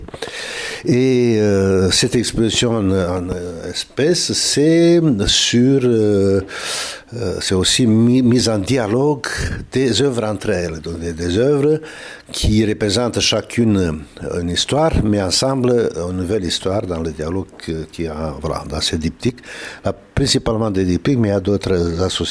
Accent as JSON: {"language": "French", "region": "Suceava County", "country": "Romania", "tie": "born or raised there", "said": "Je viens d'une petite ville de Bukovina, qui est un territoire de rêve au nord-est de la Roumanie."}